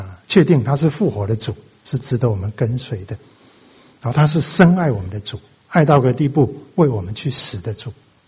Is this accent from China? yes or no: no; Taiwan; 我想文革的时候，大概我台湾人不是很了解了哈